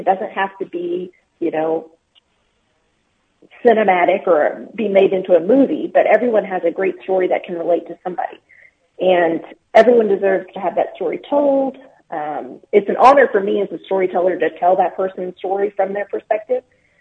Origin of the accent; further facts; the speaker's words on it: Afton, Texas, United States; I grew up in Dickens County. So I grew up in a farming community is what they call it on the actual map, called Afton, Texas.